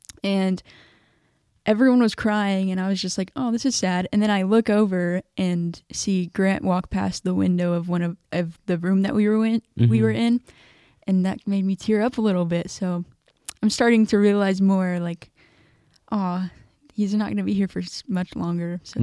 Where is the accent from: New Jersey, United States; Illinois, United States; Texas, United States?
Texas, United States; Lubbock; I grew up near Lubbock, so I've just been around the LCU community, but also the Texas Tech community.